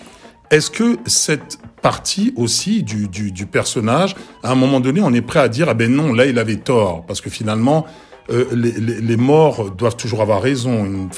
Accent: Burkina Faso; aujourd'hui nous sommes au Faso, nous sommes Burkinabé

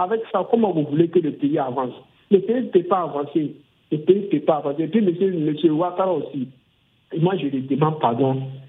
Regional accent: Burkina Faso; si c'était comme chez nous, au Burkina Faso, on a 60 ethnies.

